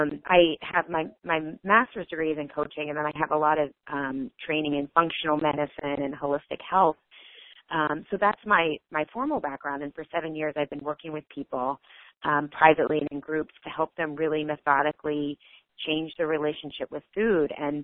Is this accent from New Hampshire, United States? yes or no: no; Pittsburgh, Pennsylvania, United States; I know, I grew up in Pittsburgh. The winters were brutal.